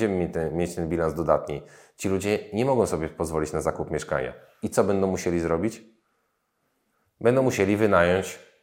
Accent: Poznan, Greater Poland Voivodeship, Poland; ja jestem akurat z Poznania, na Ratajach

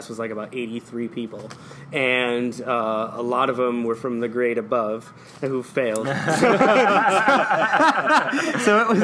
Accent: New York, United States; growing up in New York, I had Donald Trump jammed down my throat

